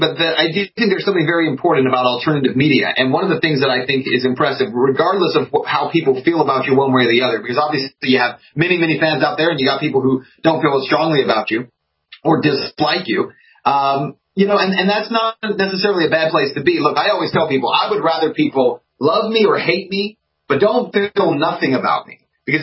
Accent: Texas, United States; I knew of you because I'm from Texas

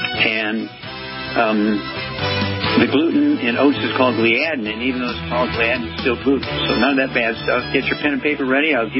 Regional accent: Missouri, United States; Yeah, I'm from Missouri.

